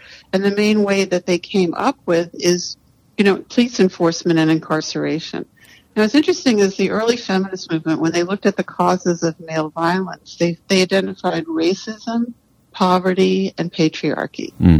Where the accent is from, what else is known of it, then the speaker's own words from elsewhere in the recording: New York City, New York, United States; born there; when I was born in 1958 in New York City